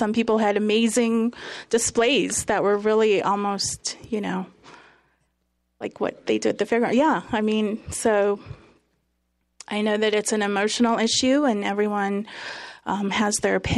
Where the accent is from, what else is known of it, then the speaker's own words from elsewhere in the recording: Sturgis, United States; I remember growing up in Sturgis when you couldn't set him off.